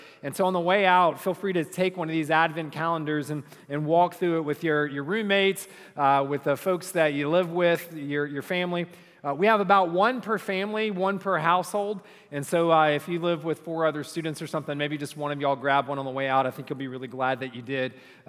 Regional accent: the South, United States; I thought that was the right answer. I'm a Southerner.

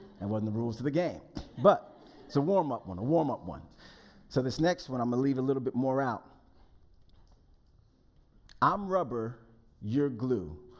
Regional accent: Englewood, New Jersey, United States; And then I'm from the Northeast, so the armpit of the United States, just right outside of New York City, a town called Englewood.

